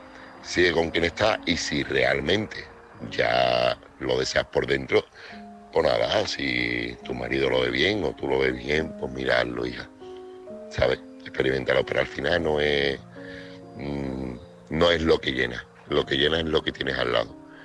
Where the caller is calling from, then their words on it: Seville, Andalusia, Spain; corresponsal de Sevilla.